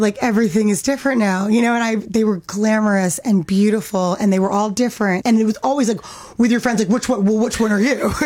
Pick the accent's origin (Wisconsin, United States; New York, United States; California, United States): New York, United States; We're from New York, we're like, everything else sucks.